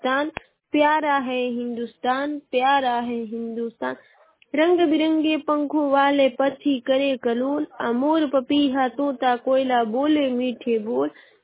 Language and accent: Hindi; Ballia, Uttar Pradesh, India; और बलिया जिले की निवासी हूँ।